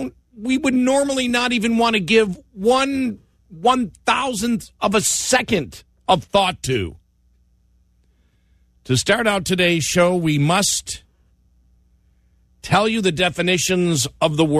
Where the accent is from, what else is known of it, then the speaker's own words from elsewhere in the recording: United States; As I said before, I'm an American.